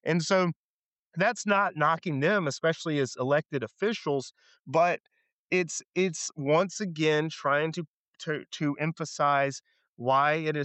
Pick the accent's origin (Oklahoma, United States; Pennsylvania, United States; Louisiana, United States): Louisiana, United States; Like I said, I'm from Louisiana. I live in Louisiana, but we're equally as involved in matters from Maine to Texas